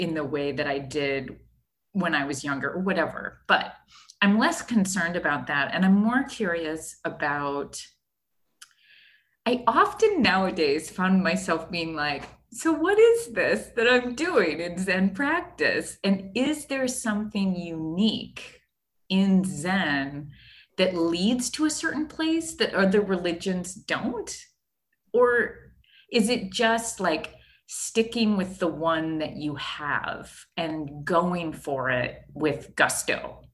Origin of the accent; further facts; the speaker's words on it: Ohio, United States; Well, I'm from Ohio. You know, that's what we do. That's what we do in Ohio.